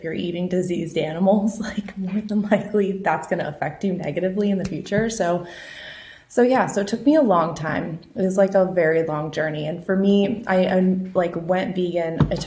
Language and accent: English; Boulder, Colorado, United States; I grew up in Colorado. So like I grew up in Boulder, Colorado. So I grew up with like the crunchy moms, you know, just all over everywhere.